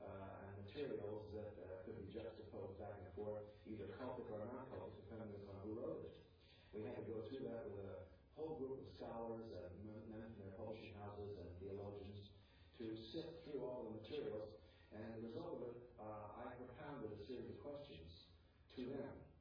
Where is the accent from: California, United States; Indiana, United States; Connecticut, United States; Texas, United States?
California, United States; Mountain View; because I grew up in Mountain View, California, and I met with them all the time out there